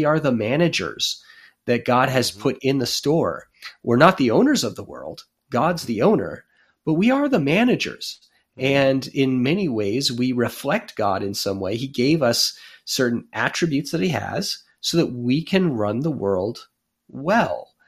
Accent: Rhode Island, United States; And homeschooling was not a thing really where I grew up in Rhode Island at that time.

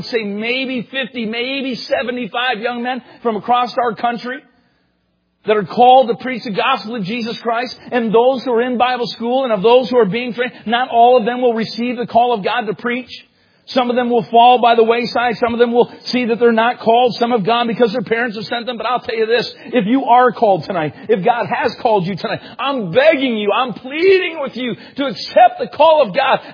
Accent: Canada; And I think I can be very frank with you tonight, my home church and being Canadian.

